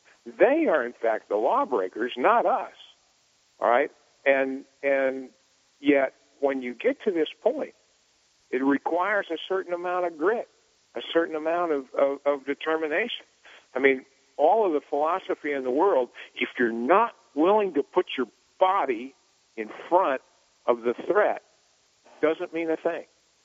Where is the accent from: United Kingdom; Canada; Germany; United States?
United States; Ohio; also born or lived in Michigan; I was born in Michigan, sir. I was raised in Ohio amongst the heathen Buckeye. But I got my Southern green card several years ago.